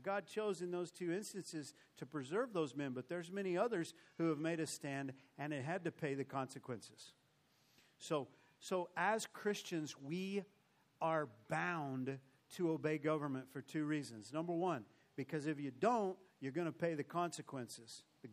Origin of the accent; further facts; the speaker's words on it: New Mexico, United States; I've been here a little while. I'm from New Mexico.